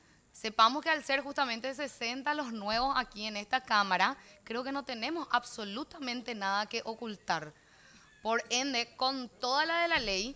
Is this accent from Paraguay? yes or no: yes; Paraguay; estoy hablando por los más de 7 millones de paraguayos que somos al decir esto